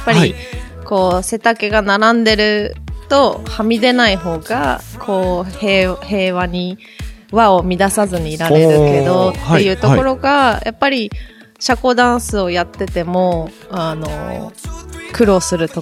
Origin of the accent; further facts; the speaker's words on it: Kyushu, Japan; そうですね、やっぱり九州男児だからか